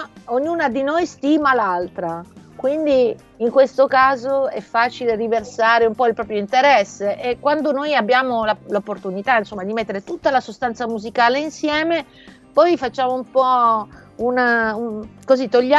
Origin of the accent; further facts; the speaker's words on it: Apulia, Italy; now in Rome, Italy; anche se tu sai che sono pugliese